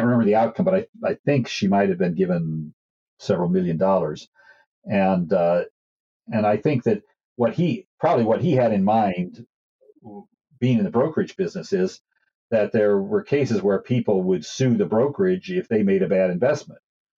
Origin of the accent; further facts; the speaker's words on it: Omaha, Nebraska, United States; I was once fortunate to have a leading innovative entrepreneur in my hometown here of Omaha